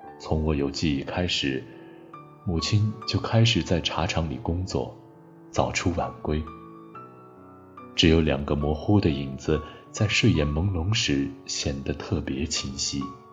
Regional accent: Guizhou, China; 贵州位于我国西南腹地深处，自古以来都以地下人稀而著称。我的家乡就在这一座座青山的相思线上

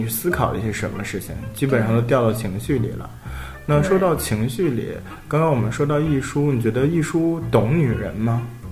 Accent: Taiwan; 没关系了，我们都台湾人。

